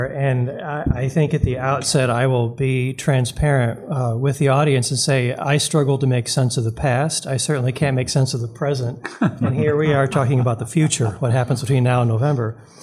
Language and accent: English; Toledo, Ohio, United States; I grew up in Toledo, Ohio. So part of this whole Southeast Michigan area was a few minutes away. I grew up a suffering Detroit Tigers fan, a Detroit sports fan.